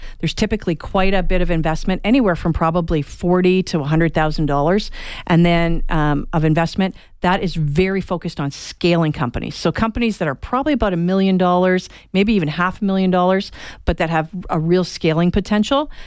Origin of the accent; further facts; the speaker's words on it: Waterloo, Ontario, Canada; So I came from Waterloo, Ontario